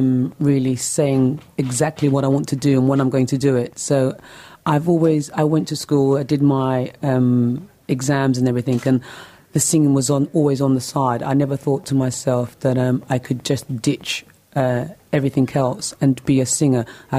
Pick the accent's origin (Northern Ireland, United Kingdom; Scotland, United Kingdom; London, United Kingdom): London, United Kingdom; you don't always feel as a black female growing up in London.